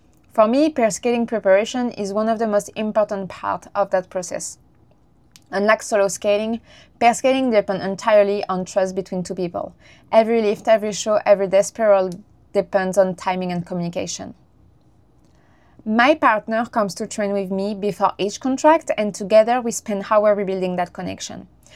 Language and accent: English; Saint-Nazaire, Pays de la Loire, France; I grew up in Saint-Nazaire in France, one of the French great shipbuilding cities. Ships were always part of the landscape of my childhood.